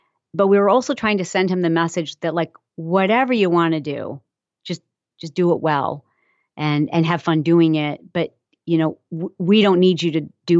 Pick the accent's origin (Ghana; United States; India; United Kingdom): United States; Michigan; I'm from Michigan, and so I grew up around farms and, you know, the smell of manure and cows